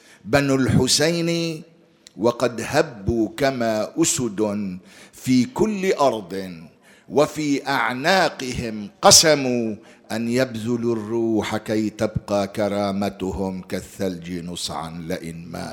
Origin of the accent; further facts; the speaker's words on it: Lebanon; أنا مسيحي من لبنان، من بلد المقاومة والعزة، لكنني تربيت منذ صغري على حب أبناء آل البيت